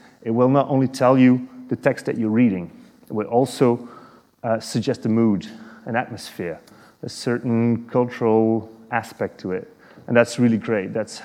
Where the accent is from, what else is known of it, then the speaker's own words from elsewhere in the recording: Belgium; I come from Belgium, so this AZERTY is French